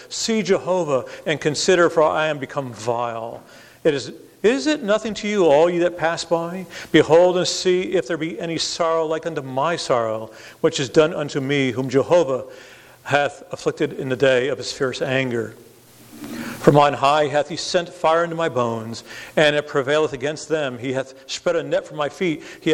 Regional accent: Connecticut, United States; now in Tennessee, United States; Some of you know we're from Tennessee and originally from Connecticut, but now we're moving to Tallahassee area.

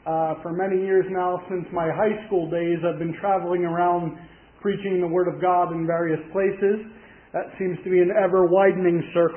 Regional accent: Pennsylvania, United States; So I'm from Pennsylvania, Naomi's from Iowa, and we had to go to Ontario, Canada to meet.

